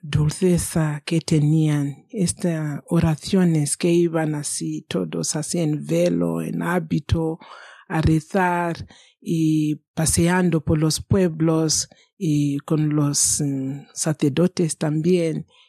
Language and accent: Spanish; Kamativi, Matabeleland North, Zimbabwe; Yo nací en Zimbabue, en un pueblo que se llama Kamativi, en la diócesis de Hwange, cerca de como a 200 kilómetros de las Cataratas Victoria, que son más famosas.